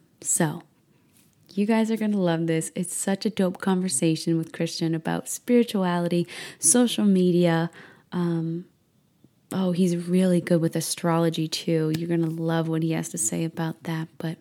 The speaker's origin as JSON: {"language": "English", "region": "Midwest", "country": "United States", "tie": "born there", "said": "Like, I was born in the Midwest. I love all things country."}